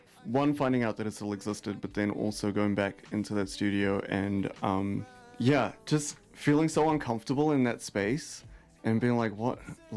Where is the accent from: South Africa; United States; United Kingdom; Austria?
South Africa; now in Auckland, New Zealand; I'm originally from South Africa, so growing up in South Africa and here in Auckland, there were a lot of influences culturally